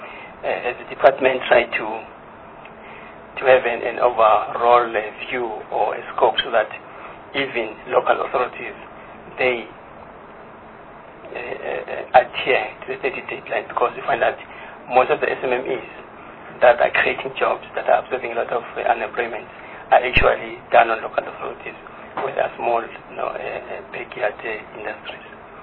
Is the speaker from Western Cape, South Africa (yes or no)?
no; Free State, South Africa; specifically in the Free State, because I'm from the Free State.